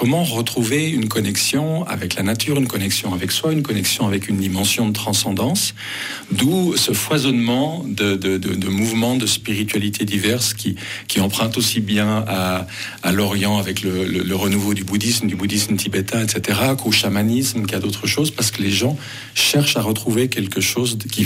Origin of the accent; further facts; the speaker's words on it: Geneva, Switzerland; Moi, j'ai grandi à Genève dans une famille moitié catholique, moitié protestante.